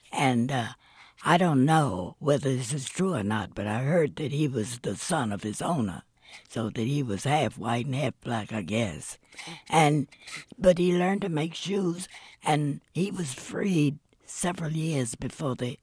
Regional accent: Georgia, United States; also born or lived in Atlanta / Tuskegee / Ohio; And I'd been from I'd been from Georgia. And I was a little frightened for my children.

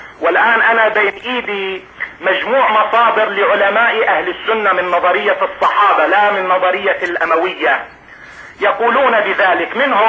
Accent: Baalbek, Baalbek-Hermel, Lebanon; أنا من لبنان من بعلبك

